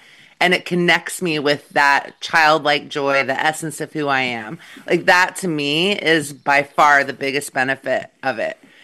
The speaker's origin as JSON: {"language": "English", "region": "Midwest", "country": "United States", "tie": "born or raised there", "said": "Now, I grew up in the Midwest."}